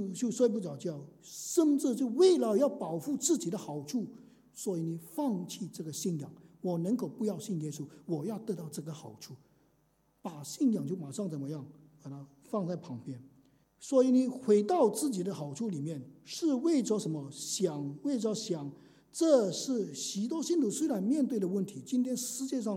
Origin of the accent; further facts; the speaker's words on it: China; 我们中国人很吃苦没有问题